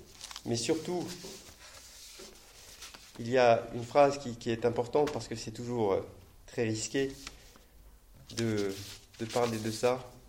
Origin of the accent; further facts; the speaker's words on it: France; parce que je suis Français.